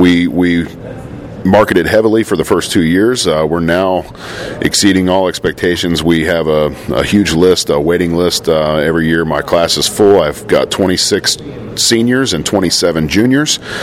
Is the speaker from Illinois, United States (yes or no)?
no; Dayton, Ohio, United States; also born or lived in Waynesville; now in Lynchburg, United States; So born and raised in South Dayton, went to Springboro Schools, grew up in Waynesville, Ohio, moved to Lynchburg, Ohio when I was 21 years old.